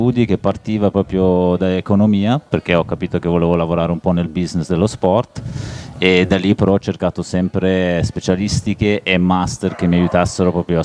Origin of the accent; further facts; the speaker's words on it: Malta; now in Sassuolo, Italy; Io ripeto, sono cresciuto a Malta, che è un'isola piccolissima, e tutti si conoscono più o meno, quelli della tua età